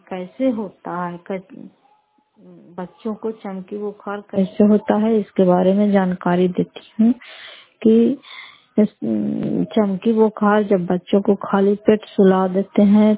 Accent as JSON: {"language": "Hindi", "town": "Fatehpur", "region": "Bihar", "country": "India", "said": "घर फतेहपुर, पंचायत मकरौता, जिला नालंदा, करार प्रसार ब्लॉक के निवासी हूँ।"}